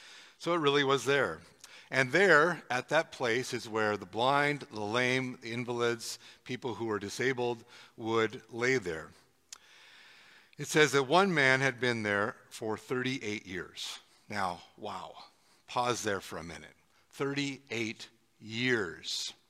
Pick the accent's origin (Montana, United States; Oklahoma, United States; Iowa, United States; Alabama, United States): Montana, United States; I grew up in Montana around grizzly bears.